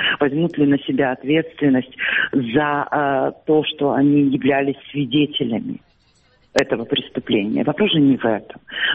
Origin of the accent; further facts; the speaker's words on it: Crimea, Ukraine; потому что я как украинская гражданка и как крымчанка имею полное право говорить о своей родине.